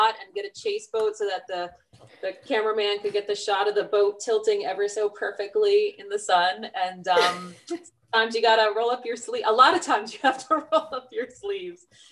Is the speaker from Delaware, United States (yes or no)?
no; Newport, Rhode Island, United States; I'm from Newport, Rhode Island, and it was the rum capital of the world at one point